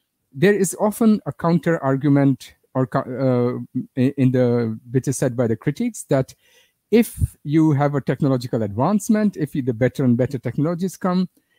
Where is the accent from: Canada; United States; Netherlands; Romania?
Netherlands; I come, as most of you or many of you know, I come from Netherlands.